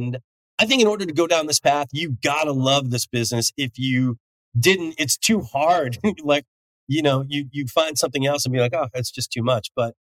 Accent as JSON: {"language": "English", "town": "Chicago", "region": "Illinois", "country": "United States", "tie": "born or raised there", "also_born_or_lived": "Los Angeles", "said": "I was born in Chicago. I was raised here. I lived and worked here for 10 years before I moved to LA. I love this city. It's home"}